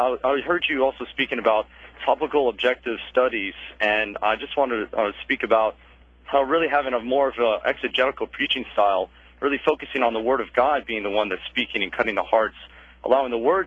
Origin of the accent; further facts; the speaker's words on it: Santa Barbara, California, United States; Yeah. Oh, yeah, well, so I grew up in Santa Barbara.